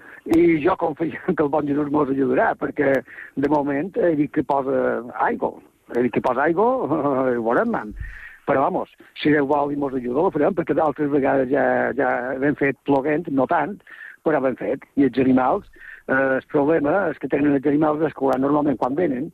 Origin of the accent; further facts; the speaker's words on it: Muro, Balearic Islands, Spain; Però em sent més encara del meu poble, que el Muro, ho sent, ho visc i això és així.